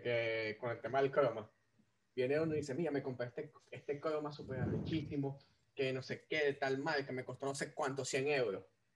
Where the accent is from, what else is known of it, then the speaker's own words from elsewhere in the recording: Caracas, Capital District, Venezuela; also born or lived in Maracaibo; Pero sabes que yo soy de Caracas, pero en los últimos años viví en Maracaibo. Y creo que en los últimos 5 años en Venezuela los viví en Maracaibo.